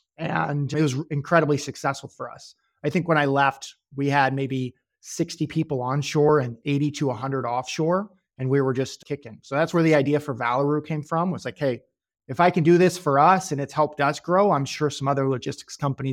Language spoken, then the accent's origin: English; Waterloo, Illinois, United States; So I grew up in a town on the Illinois side, St. Louis, Missouri, called Waterloo, Illinois.